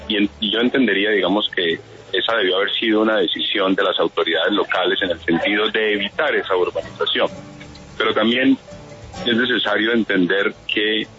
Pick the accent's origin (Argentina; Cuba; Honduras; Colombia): Colombia; Mocoa, Putumayo; also born or lived in Popayán / Bogotá; Yo nací aquí, en Mocoa, estuve hasta los 14 años, fui a terminar el colegio a Popayán, luego fui a Bogotá a la universidad y luego de terminar la universidad regresé aquí.